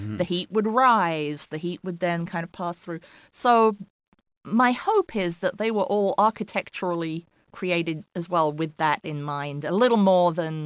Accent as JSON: {"language": "English", "region": "England", "country": "United Kingdom", "tie": "born or raised there", "said": "where I grew up in England, close to my hometown, in the Victorian era, they found an underground shell grotto."}